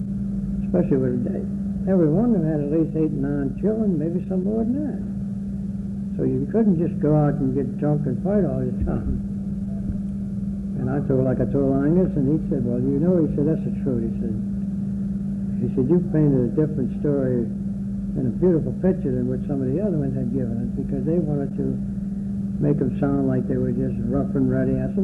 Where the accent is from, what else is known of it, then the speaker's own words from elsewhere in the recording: New Orleans, Louisiana, United States; Yeah, I was born and raised in the Irish Channel.